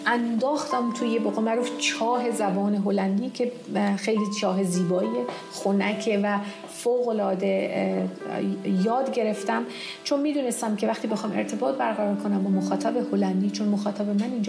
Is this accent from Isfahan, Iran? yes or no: yes; Isfahan, Iran; دبستان، دبیرستان همه اصفهان. من توی خانواده سنتی فرهنگی بزرگ شدم.